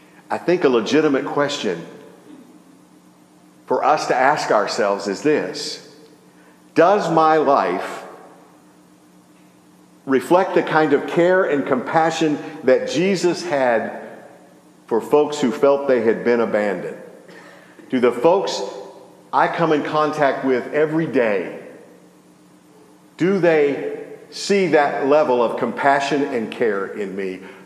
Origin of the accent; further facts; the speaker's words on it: Louisiana, United States; I was raised in Louisiana, and I'm a good cook. I make a mean jambalaya.